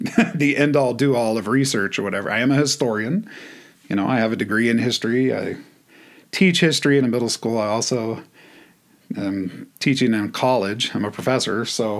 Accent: California, United States; And growing up in California, that was not a thing.

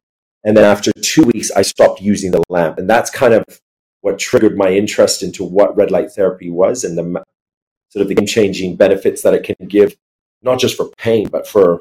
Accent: India; born there; accent: Californian; So I was born in India.

